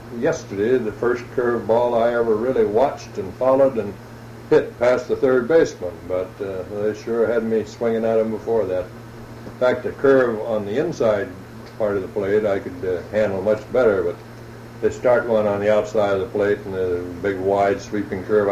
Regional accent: McAllen, Texas, United States; And we had town teams all up and down the border area of Texas between Brownsville and where I was raised in McAllen.

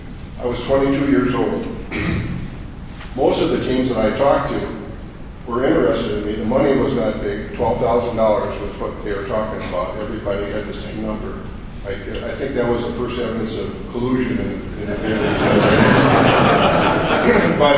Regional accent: Richfield, Minnesota, United States; I grew up in Richfield, Minnesota, which is a first-year suburb just south of Minneapolis here.

